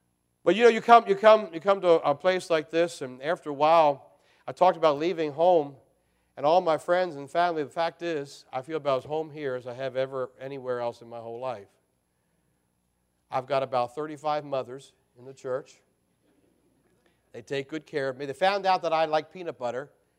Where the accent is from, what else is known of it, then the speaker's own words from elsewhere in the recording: Maryland, United States; But, you know, I grew up in Carroll County, Maryland, a little Hampstead, Manchester, Westminster area there on the east side of the county.